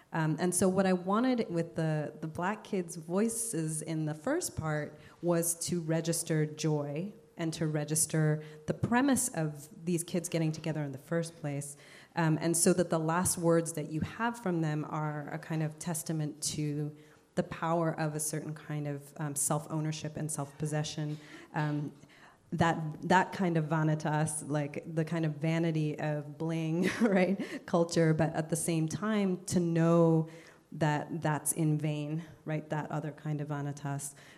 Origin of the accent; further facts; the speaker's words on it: Zambia; I'm from Zambia, so I also write stories that are set in my home country